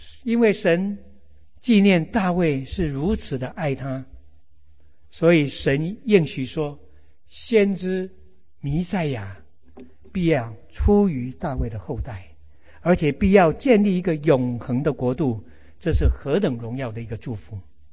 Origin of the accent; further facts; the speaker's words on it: China; 我们中国人很重视祭祖拜祖先